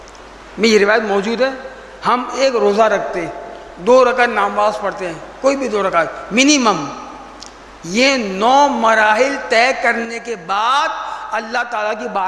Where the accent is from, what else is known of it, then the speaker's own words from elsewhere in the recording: Karachi, Sindh, Pakistan; ہماری شہر کراچی کی بات کر رہا ہوں